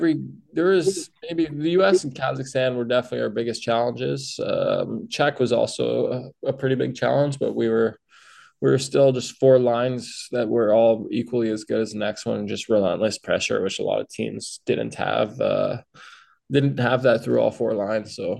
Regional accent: Ottawa, Ontario, Canada; I'm from Ottawa, Ontario.

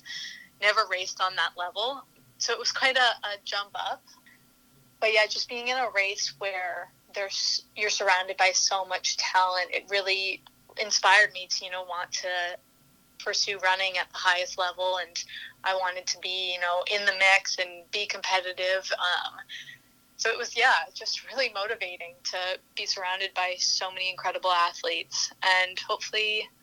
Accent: Cobourg, Ontario, Canada; growing up in Cobourg, had a great experience with running.

